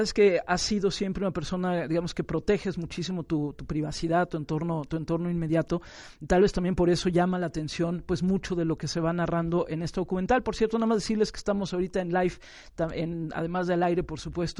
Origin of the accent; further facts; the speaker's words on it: Zamora, Michoacán, Mexico; born there; moved away; yo nací en donde nací, en Zamora, Michoacán, ahí estaba, pero pues un día me tengo que ir también de casa